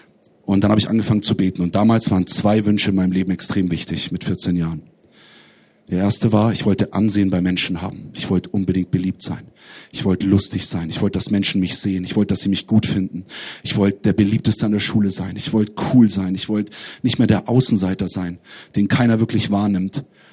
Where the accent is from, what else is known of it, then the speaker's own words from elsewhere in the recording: Munich, Bavaria, Germany; Ich bin in einer nicht-christlichen Familie aufgewachsen in München. Keiner aus meiner Familie hat geglaubt.